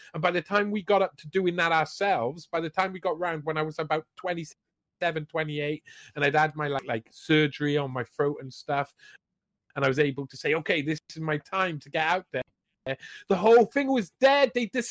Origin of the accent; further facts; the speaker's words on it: Alaska, United States; I was from Alaska.